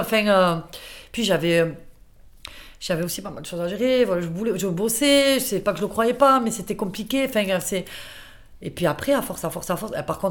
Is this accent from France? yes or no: no; Tunisia; et puis on est tunisien. Et puis quand je vous dis qu'on est tunisien